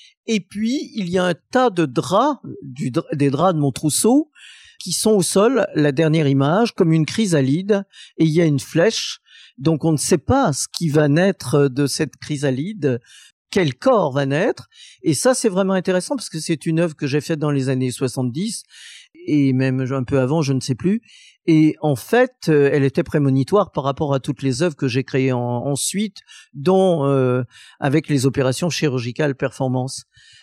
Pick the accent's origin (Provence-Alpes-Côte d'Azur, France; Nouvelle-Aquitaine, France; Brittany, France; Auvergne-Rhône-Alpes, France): Auvergne-Rhône-Alpes, France; Saint-Étienne; une à Saint-Étienne, ma ville natale